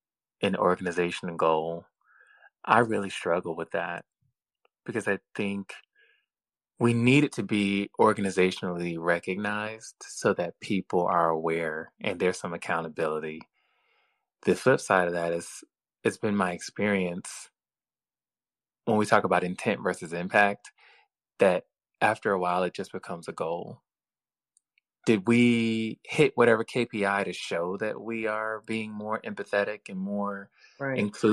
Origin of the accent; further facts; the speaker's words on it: the South, United States; y'all may not know this. I'm from the South.